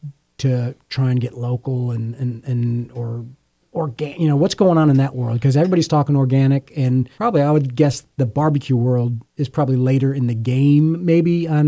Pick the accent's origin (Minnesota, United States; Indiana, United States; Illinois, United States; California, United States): Illinois, United States; Chicago; I grew up in Chicago, and to me, when I have a baby back rib or slab of baby back ribs that I remember in Chicago or spare ribs, it almost seems like a different animal to me